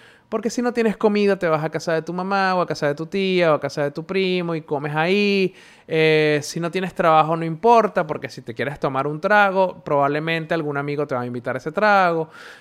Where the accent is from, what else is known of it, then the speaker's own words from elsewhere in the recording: Venezuela; yo creciendo en Venezuela nunca me sentí realmente parte de la idiosincrasia del país.